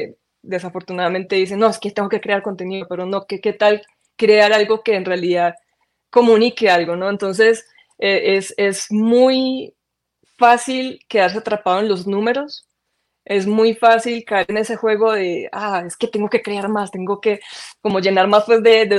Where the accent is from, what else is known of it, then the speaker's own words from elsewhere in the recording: Medellín, Antioquia, Colombia; pues yo creciendo en Medellín, era normal ver un metalero que se iba